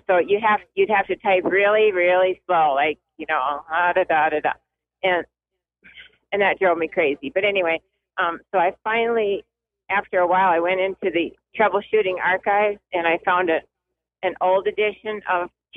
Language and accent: English; Oregon, United States; Hey, I'm a trekker, and I'm from Oregon, but I'm trekking in Wyoming right now.